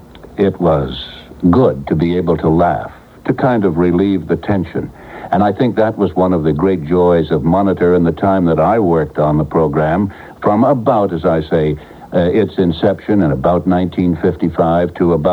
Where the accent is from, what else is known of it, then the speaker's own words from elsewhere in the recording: Canada; I had been born and brought up in Canada